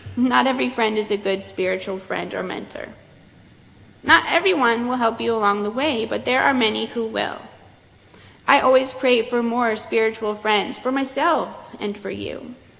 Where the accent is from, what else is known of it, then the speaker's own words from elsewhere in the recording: Michigan, United States; I grew up in Michigan.